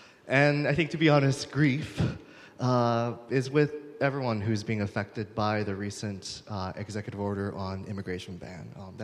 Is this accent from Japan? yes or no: yes; Tokyo, Japan; moved away as an adult; now in Massachusetts, United States; I'm originally from Tokyo, Japan. But 18 years ago, I was thinking the other day, was when I first came to Massachusetts as an international student. And then I kind of stuck around.